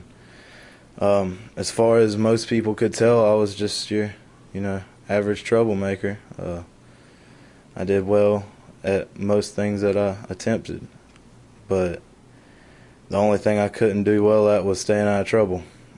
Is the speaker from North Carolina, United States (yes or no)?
yes; Union Grove, North Carolina, United States; Hey there … I'm from Union Grove, North Carolina. I grew up in a Christian home, my dad's a Baptist preacher